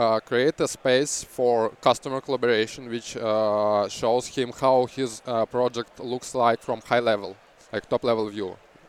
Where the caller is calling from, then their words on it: Moscow, Russia; English is a second language; I'm coming here from Moscow, Russia